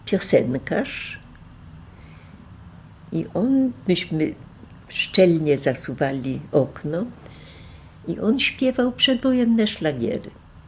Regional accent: Łódź, Łódź Voivodeship, Poland; do Łodzi nie ma co wracać, do mojego rodzinnego miasta. Nikogo z mojej rodziny już tam nie ma.

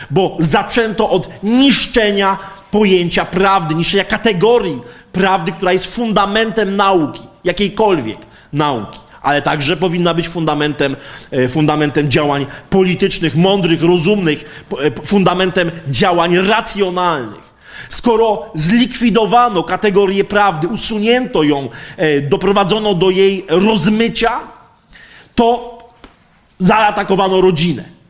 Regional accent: Częstochowa, Silesian Voivodeship, Poland; Ja pochodzę i mieszkam z Częstochowy, wywodzę się z robotniczej dzielnicy Raków

